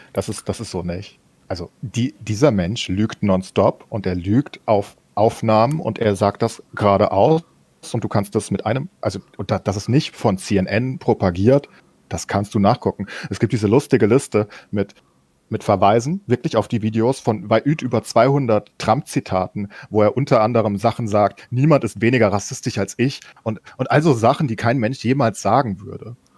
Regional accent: Bavaria, Germany; bei uns in Bayern

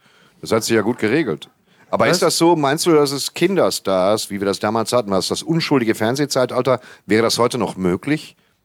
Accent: Hamburg, Germany; Auch hier in Hamburg. Meine Heimatstadt.

